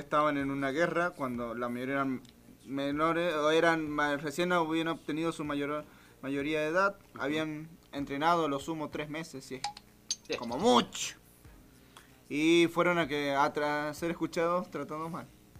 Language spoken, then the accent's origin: Spanish; Argentina; es una deuda que tenemos todos como argentinos.